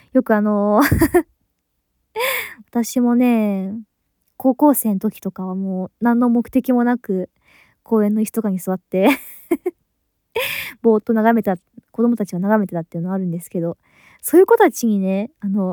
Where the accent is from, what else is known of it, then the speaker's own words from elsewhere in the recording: Kansai, Japan; 出身地は関西の方ですね。